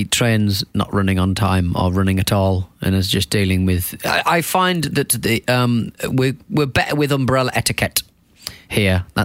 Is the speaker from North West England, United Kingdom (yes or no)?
no; Hartlepool, North East England, United Kingdom; I went to my hometown of Hartlepool.